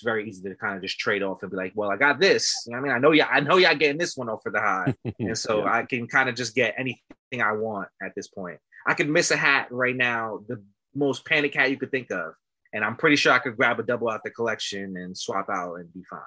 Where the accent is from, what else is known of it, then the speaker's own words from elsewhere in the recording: The Bronx, New York, United States; Yeah, I mean, we're from the Bronx. There's nothing like having a stadium in the middle of the hood.